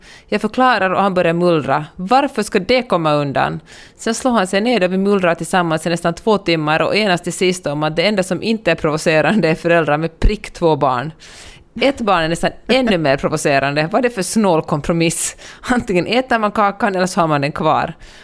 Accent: Sweden; häromdagen kom jag på mig själv med att säga att jag kom från Sverige.

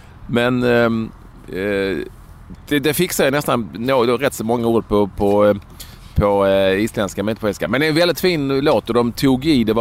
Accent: Sweden; Trots att jag är svensk.

